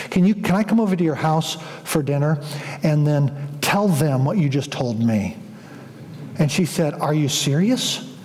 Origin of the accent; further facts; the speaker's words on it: United States; I'm an American. What do I do with my Americanness?